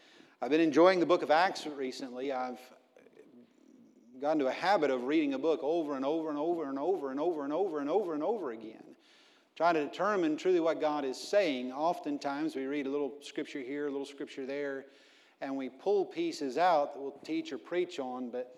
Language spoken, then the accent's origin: English; Texas, United States; Well, we're from Texas, as Brother Andrew told you. We're from Texas, and we don't have White Castle.